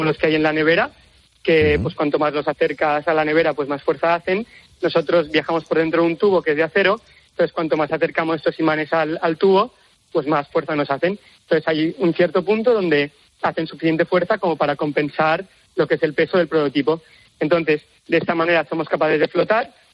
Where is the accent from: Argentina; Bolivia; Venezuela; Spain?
Spain; Valencia, Valencian Community; nosotros, que somos de España, que somos de Valencia